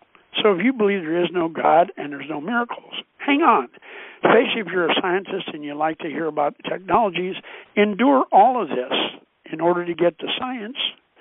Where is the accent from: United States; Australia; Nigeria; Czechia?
United States; I want you to understand, I am an American, and what is good for America, I believe in, and I believe it should happen.